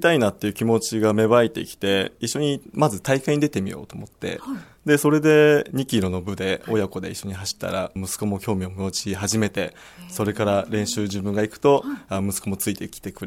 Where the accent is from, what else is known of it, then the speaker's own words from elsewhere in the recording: Miura, Kanagawa, Japan; 小学校から陸上教室、三浦市出身なんですけど、陸上教室が月に1回ありまして